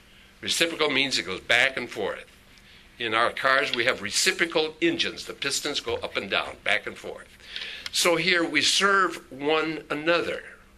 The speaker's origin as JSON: {"language": "English", "town": "Hinckley", "region": "Minnesota", "country": "United States", "tie": "born or raised there", "said": "Remember, I grew up in Hinckley, Minnesota, where the men are men and pansies are flowers, the women are slightly above average. That's where I grew up."}